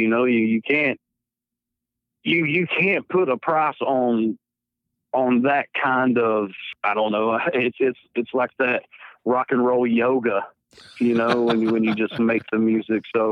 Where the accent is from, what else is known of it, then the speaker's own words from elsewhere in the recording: North Carolina, United States; I grew up in a place where they have it's called the Merle Watson Festival. Well, that's my hometown. That's where I live.